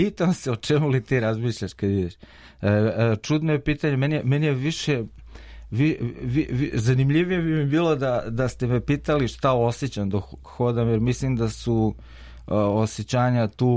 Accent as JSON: {"language": "Serbian", "region": "Belgrade", "country": "Serbia", "tie": "born or raised there", "said": "ja sam rođen na Čuburi, odnosno rođen sam u Višegradskoj, a na Čuburu donet odmah po rođenju, i tu sam proveo prvih 6 godina"}